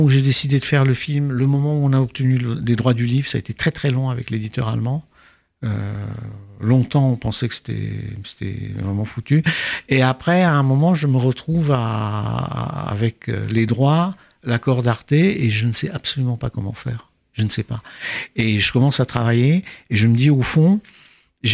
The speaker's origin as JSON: {"language": "French", "region": "Prague", "country": "Czechia", "tie": "born or raised there", "said": "j'ai été élevé à Prague, dans la Prague socialiste"}